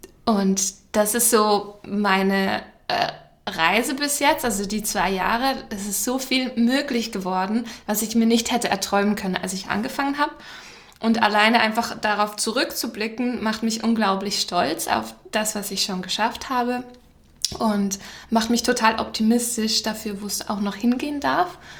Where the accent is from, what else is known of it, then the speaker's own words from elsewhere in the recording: Switzerland; accent: Swiss German; Ich verstecke das immer den Schweizer Dialekt.